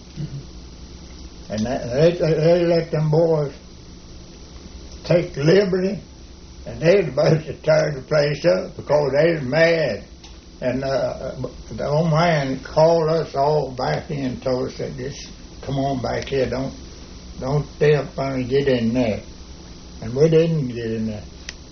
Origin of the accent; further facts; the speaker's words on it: Florida, United States; I had 30 days and 8 days traveling down because I was from Florida